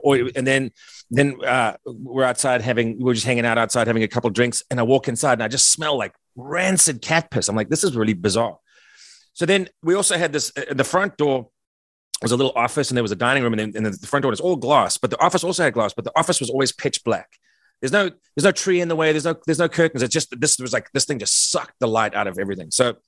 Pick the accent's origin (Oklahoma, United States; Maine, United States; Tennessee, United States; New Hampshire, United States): New Hampshire, United States; now in Brentwood, United States; she came from Tulsa and I came from New Hampshire, and we decided we'd sort of go somewhere in the middle. So we moved to Nashville and we bought a house in Brentwood.